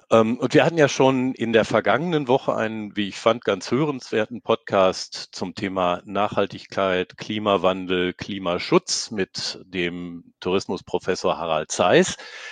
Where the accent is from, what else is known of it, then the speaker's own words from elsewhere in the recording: North Rhine-Westphalia, Germany; Ich bin ja Westfale